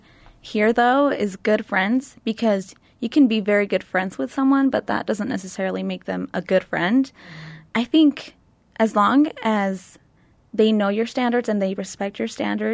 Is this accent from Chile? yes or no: yes; Chile; now in Taylorsville, United States; I'm 18, and I'm from Chile, but I'm now living in Taylorsville, Utah.